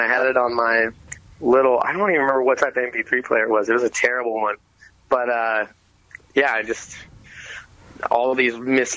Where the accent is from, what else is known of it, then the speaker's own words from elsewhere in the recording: Concord, California, United States; So originally I was from Concord, California.